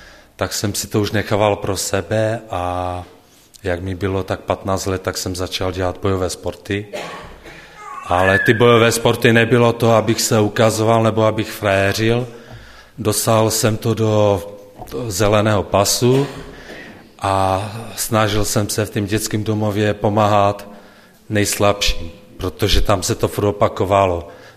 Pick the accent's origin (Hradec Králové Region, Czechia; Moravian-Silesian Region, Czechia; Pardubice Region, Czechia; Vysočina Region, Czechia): Moravian-Silesian Region, Czechia; Frýdek-Místek; vyrůstal jsem v dětském domově ve Frýdku Misku, zhruba asi 13-14 let.